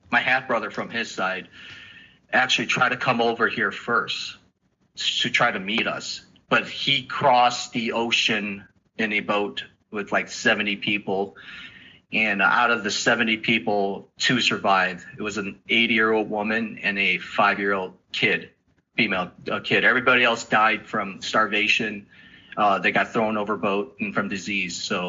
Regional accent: Chicago, Illinois, United States; also born or lived in Vietnam; Born in Vietnam. My family and I fled communist country to seek life in America. We came here. I grew up in Chicago, grew up in the hood, grew up there almost basically all my adolescent years, all the way up to my teens

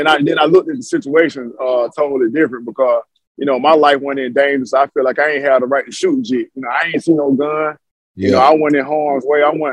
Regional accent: Macon, Georgia, United States; I'm originally from Macon, Georgia.

